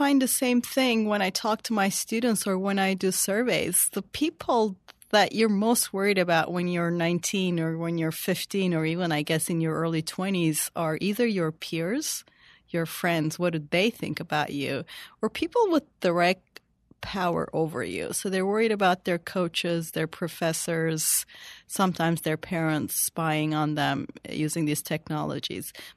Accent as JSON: {"language": "English", "country": "Turkey", "said": "In places like China, in places like my home country, Turkey"}